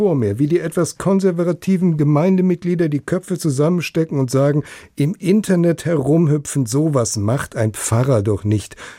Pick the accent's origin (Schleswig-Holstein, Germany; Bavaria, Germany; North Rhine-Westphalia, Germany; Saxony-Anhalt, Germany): North Rhine-Westphalia, Germany; born there; In meiner Geburtsstadt in Nordrhein-Westfalen